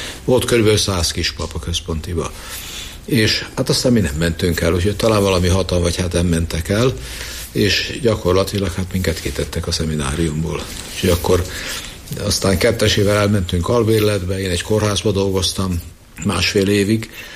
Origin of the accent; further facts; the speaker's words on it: Keszthely, Zala, Hungary; also born or lived in Győr; Hát én Győrbe születtem, de édesapám kint a háborúban meghalt fogságba, és akkor mi Keszthelyre költöztünk.